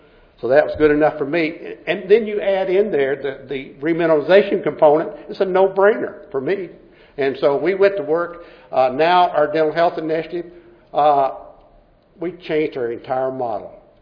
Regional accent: Kentucky, United States; a volunteer program in my hometown of Clark County, Kentucky.

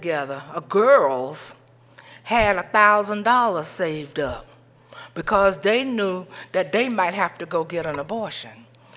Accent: the South, United States; because I grew up in the South where we were taught in black families racial pride.

